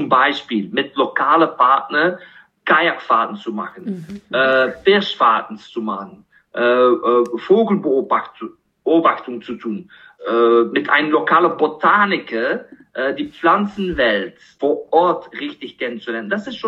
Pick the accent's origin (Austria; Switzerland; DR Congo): DR Congo; Kinshasa; moved away as an adult; weil ich aufgewachsen bin in Kinshasa, Zaire, was jetzt heutzutage als die Demokratische Republik Kongo bekannt ist. Aber ich habe von 1978 bis 1989 in Kinshasa gelebt.